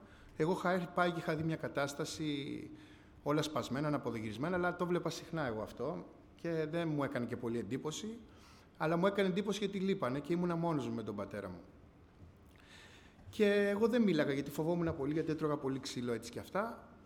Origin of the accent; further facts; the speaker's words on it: Corfu, Ionian Islands, Greece; now in Athens, Greece; Κατάγομαι από την Κέρκυρα. … Ήρθαμε πριν κάποια χρόνια στην Αθήνα. Μέναμε στην Ανθούσα.